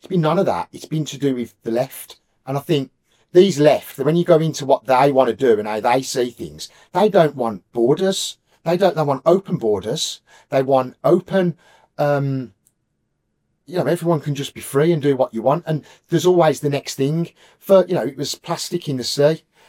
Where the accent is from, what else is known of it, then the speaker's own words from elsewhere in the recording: England, United Kingdom; I'm a Christian. I'm from England.